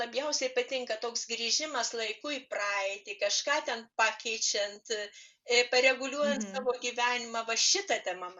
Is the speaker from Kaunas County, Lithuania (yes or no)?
no; Šiauliai, Šiauliai County, Lithuania; moved away as an adult; now in Alytus, Lithuania; Čia aš jau gyvenu apie 40 metų ir jis jau artimesnis už gimtąjį miestą Šiaulius. Šiauliam tai yra tik tai nostalgija, o vis dėlto mano miestas yra Alytus.